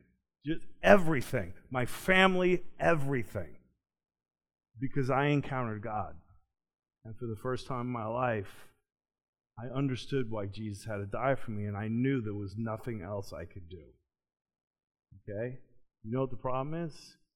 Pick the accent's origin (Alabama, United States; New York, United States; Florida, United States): New York, United States; I didn't know a whole lot about horses before I came to Kentucky, except I grew up near Belmont Racetrack in New York.